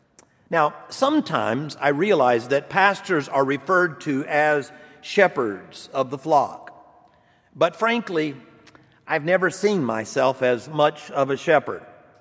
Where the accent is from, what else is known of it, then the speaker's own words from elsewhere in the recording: Georgia, United States; I'm from Georgia. And in Georgia, growing up, I was nearly an adult before I ever saw an actual sheep.